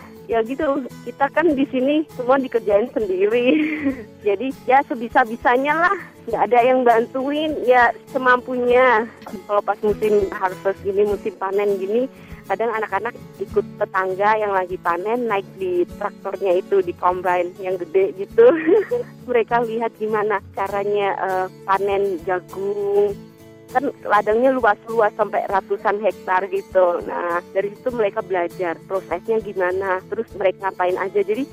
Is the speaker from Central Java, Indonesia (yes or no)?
yes; Semarang, Central Java, Indonesia; Saya dari Semarang.